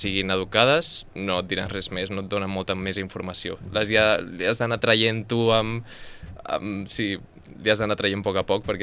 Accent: Barcelona, Catalonia, Spain; sempre que els deia soc espanyol o català, o soc de Barcelona

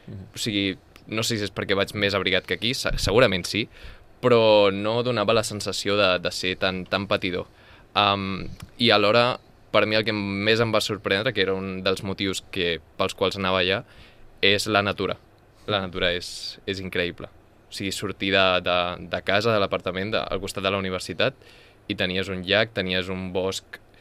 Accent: Barcelona, Catalonia, Spain; sempre que els deia soc espanyol o català, o soc de Barcelona

